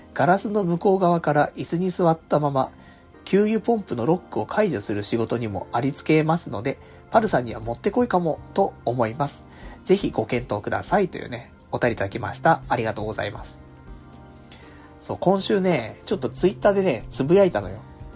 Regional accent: Kanto, Japan; 関東で生まれ育ちの人間だからさ、で、実家も関東だし、って思うと、で、友達もやっぱり関東多いし

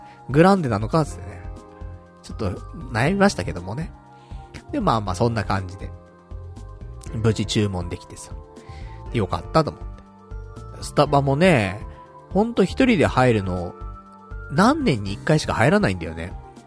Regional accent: Tokyo, Japan; こんな俺でも一応さ、東京人じゃん。だからさ、俺は東京人だぞって思いながらさ

